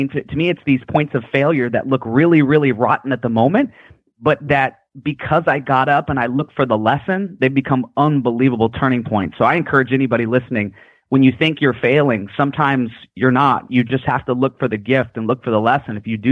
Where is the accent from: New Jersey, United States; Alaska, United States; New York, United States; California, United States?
Alaska, United States; Anchorage; born there; I was born in Alaska and my mom, we're Alaskan native, and she had 19 brothers and sisters and adopted 4 more.